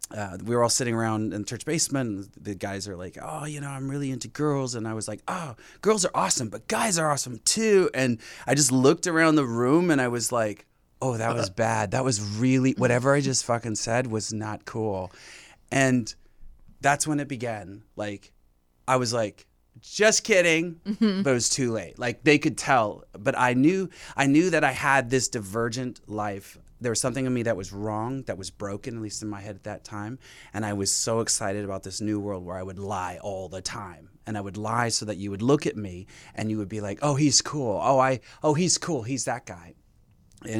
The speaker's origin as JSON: {"language": "English", "town": "Fontana", "region": "California", "country": "United States", "tie": "born or raised there"}